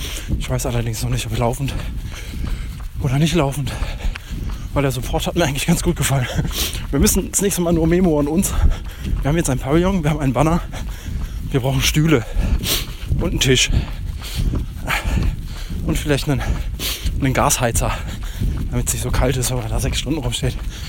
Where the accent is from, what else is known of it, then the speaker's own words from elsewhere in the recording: Karlsruhe, Baden-Württemberg, Germany; born there; now in Koblenz, Germany; Als gebürtiger Karlsruher, der am Rhein wohnt. Auch aktuell noch.